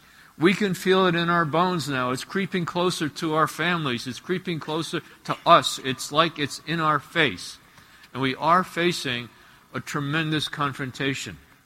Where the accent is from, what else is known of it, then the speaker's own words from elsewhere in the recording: Teaneck, New Jersey, United States; I remember growing up in Teaneck, New Jersey. Lots of Jewish people, lots of Protestant people, and some of us Catholic people.